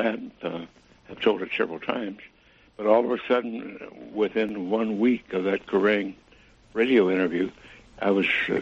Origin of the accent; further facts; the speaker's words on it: Roswell, New Mexico, United States; Well, the fact is, you see, I grew up in Roswell, New Mexico